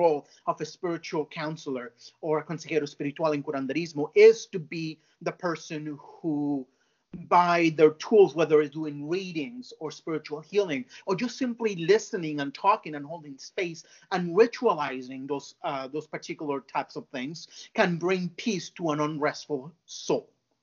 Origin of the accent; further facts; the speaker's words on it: Mexico; now in United States; when I was growing up in Mexico.